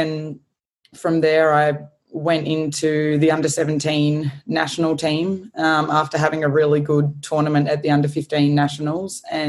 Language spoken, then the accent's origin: English; Adelaide, South Australia, Australia; I grew up in Adelaide and I really loved my time growing up there